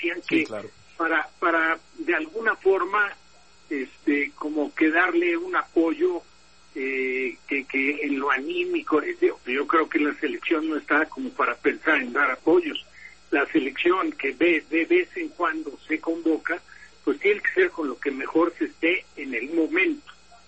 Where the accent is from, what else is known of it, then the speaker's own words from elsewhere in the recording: Mexico; como mexicano, es el que mejor lo hace